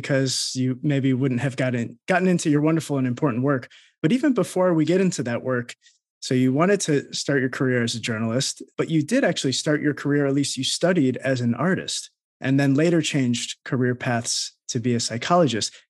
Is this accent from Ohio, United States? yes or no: yes; Cleveland, Ohio, United States; I'm from Cleveland, Ohio.